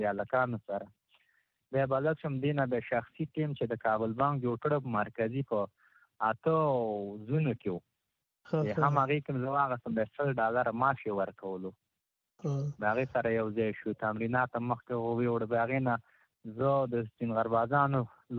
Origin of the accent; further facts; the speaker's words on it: Nangarhar, Afghanistan; زه خپل چیما د ننګرهار ولایت یم